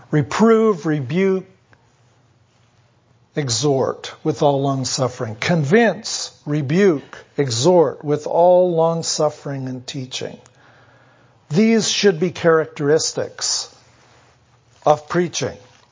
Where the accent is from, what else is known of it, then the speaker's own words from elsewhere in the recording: Canada; I grew up in Canada.